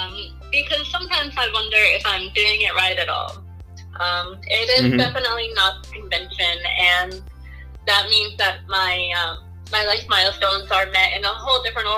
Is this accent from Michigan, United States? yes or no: no; New Jersey, United States; I think I saw it when I was growing up that I was better than the rest of the Northeast because I was from New Jersey.